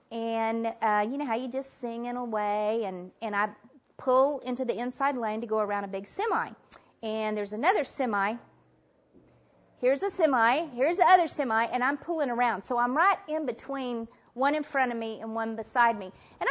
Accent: Dallas, Texas, United States; now in Broken Arrow, United States; I live in Broken Arrow, Oklahoma, which is just outside of Tulsa. I'm born and raised in Dallas, Texas, and my sister lives in Abilene, Texas.

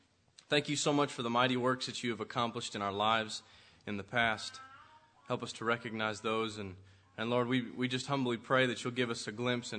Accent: Lander, Wyoming, United States; As a teenager growing up in Lander, Wyoming, heard of the place, Judd?

